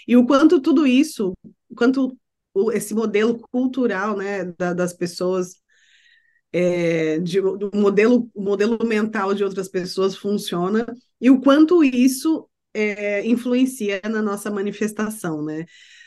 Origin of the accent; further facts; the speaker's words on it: Brazil; E aí, quando a gente vem do Brasil, o choque que dá é né, para quem realmente vê isso